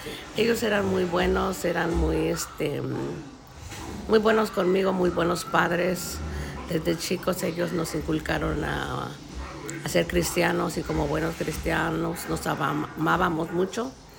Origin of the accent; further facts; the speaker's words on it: Mexico; moved away; me vine de México. Ah. ¿Por qué me vine de México? Me vine de México porque tenía yo unos padres muy humildes y éramos muchos hermanos